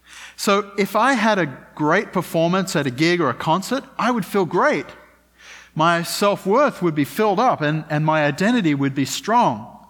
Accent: Australia; I am from Australia. That does shape who I am to a certain extent.

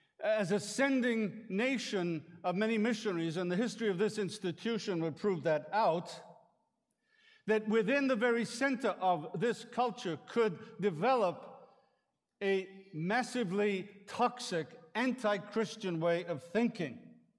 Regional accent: United Kingdom; I'm still a British subject, by the way. You can probably tell.

